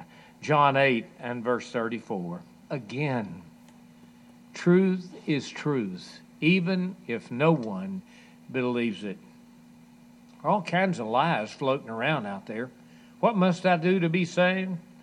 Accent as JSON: {"language": "English", "town": "Hallsville", "country": "United States", "tie": "born or raised there", "said": "that I baptized over in Hallsville, my hometown"}